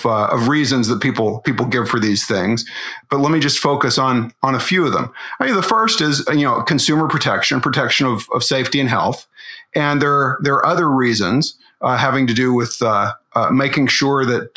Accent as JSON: {"language": "English", "region": "Arkansas", "country": "United States", "said": "In my home state of Arkansas, cosmetologists have to endure 50 hours of training in courtesy and neatness and professional attitude."}